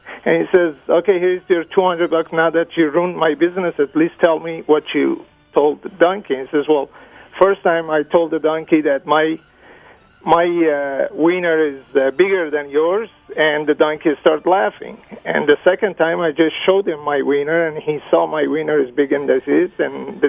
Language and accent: English; Israel; now in United States